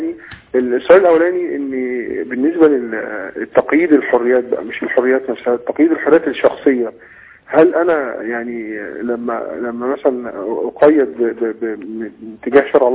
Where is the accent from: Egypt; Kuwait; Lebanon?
Egypt; احنا شايفين ان في حرب في النسبة عندنا في مصر من الليبراليين والعلمانيين واليساريين وما شابه ذلك. هل انا دوري انا كشخص مسلم عادي